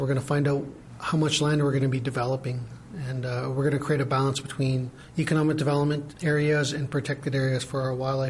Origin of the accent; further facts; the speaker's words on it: Penticton, British Columbia, Canada; I was born and raised here in the Okanagan in Penticton, and it's a very beautiful place. It's a really beautiful valley with lakes and on each side of me, and then on the mountains on the other side, west to east. And north to south is lakes.